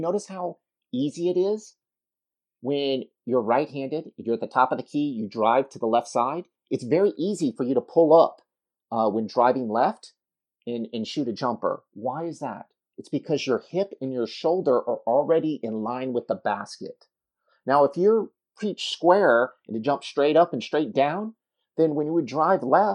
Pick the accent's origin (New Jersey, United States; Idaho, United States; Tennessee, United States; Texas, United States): Texas, United States; I'm from Texas, so I shot a pistol when I was a young age